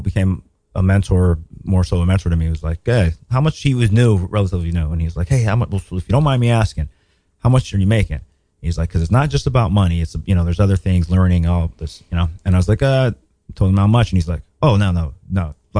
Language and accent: English; Los Angeles, California, United States; especially like me growing up in South Central